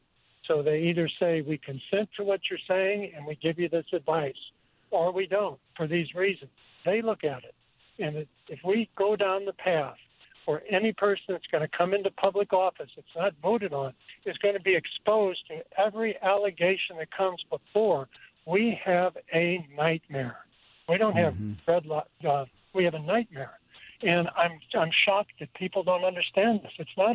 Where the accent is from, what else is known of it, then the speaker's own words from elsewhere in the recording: Missouri, United States; I want to say I am from Missouri